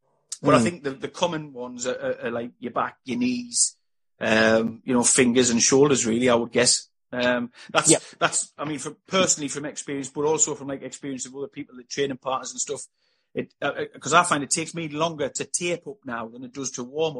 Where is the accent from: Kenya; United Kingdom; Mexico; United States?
United Kingdom; Sunderland, North East England; a sports science course, a university degree course in Sunderland in my hometown.